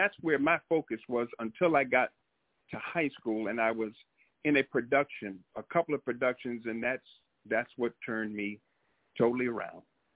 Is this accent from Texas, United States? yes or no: no; Yonkers, New York, United States; born there; Yes, I was born in Yonkers, New York, which is, you know, right up the way. Yonkers, New York, a very unique place, in a housing project called the Schlobaum Housing Project, which is kind of infamous in its own way.